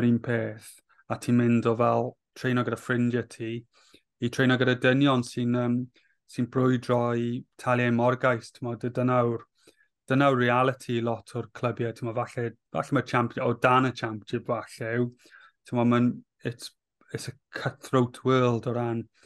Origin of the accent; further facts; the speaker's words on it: Cardiff, Wales, United Kingdom; cael operation o e'n nôl adre yng Nghaerdydd